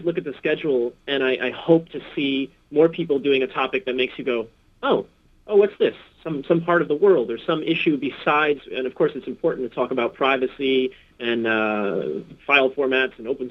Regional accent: New Jersey, United States; I grew up in New Jersey.

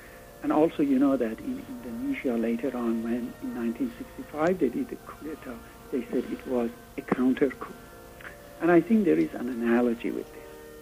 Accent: Iran; English is a second language; I'm from Iran

